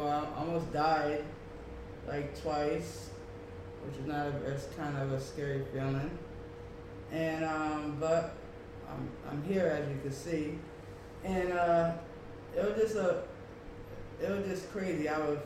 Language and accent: English; Hudson, New York, United States; I grew up in, I grew up all around Hudson because we lived a few different places. I was raised on Warren Street, Allen Street, well, mainly Warren Street and Allen Street, actually.